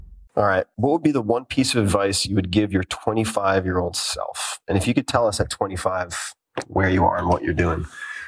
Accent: New York, United States; Tick that I grew up with in Long Island.

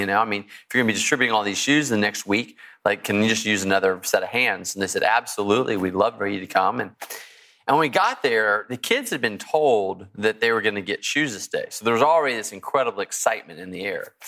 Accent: Texas, United States; I grew up in Texas, had ridden horses before.

